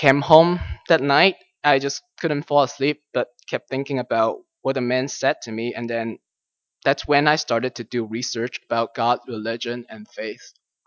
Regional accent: China; accent: Chinese; English is a second language; Some of you might be able to tell by my accent that I'm Chinese. Yeah, that's why you probably can't understand my English. But that's okay. I'll be probably speaking in the Cantonese service later.

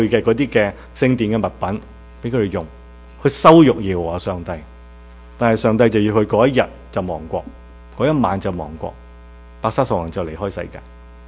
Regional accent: China; 当我自己身为一个中国人，我都是关心爱我自己的祖国，爱我的同胞。

